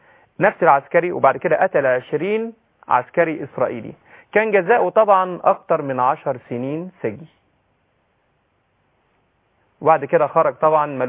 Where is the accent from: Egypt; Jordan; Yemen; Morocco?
Egypt; كان فعلا مثال مشرف لينا كمصريين